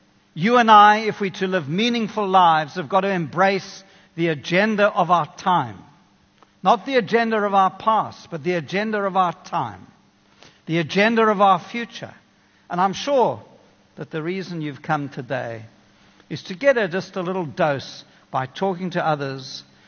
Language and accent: English; Kenya; now in South Africa; I grew up in Kenya. I love the Kenyans.